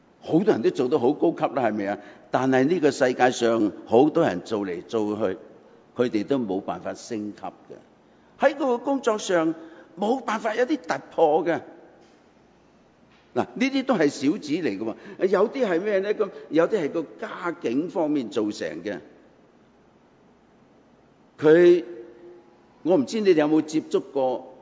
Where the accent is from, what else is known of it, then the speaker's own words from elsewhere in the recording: Guangdong, China; also born or lived in Hong Kong; 我以前去菲律宾的时候呢，我是由香港去菲律宾的嘛